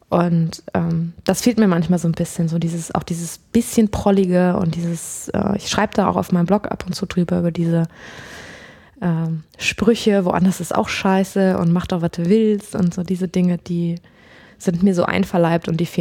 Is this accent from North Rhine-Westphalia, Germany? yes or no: yes; North Rhine-Westphalia, Germany; ich bin am Niederrhein aufgewachsen, es ist nicht so weit vom Ruhrgebiet, deswegen ist so dieses Ruhr naturell schon so ein bisschen in mir drin.